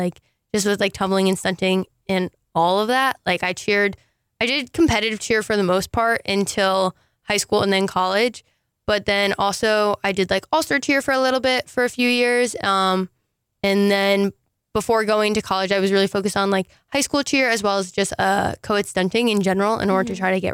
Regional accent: Scotch Plains, New Jersey, United States; now in Hawaii, United States; Yes, I'm from New Jersey, originally from Scotch Plains, New Jersey.

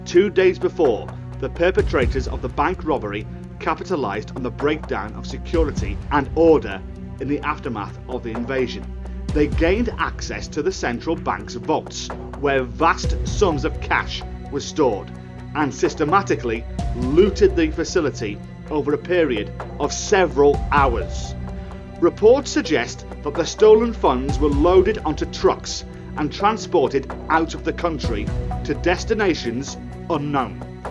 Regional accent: Wrexham, Wales, United Kingdom; I'm born and bred in Wrexham, North Wales

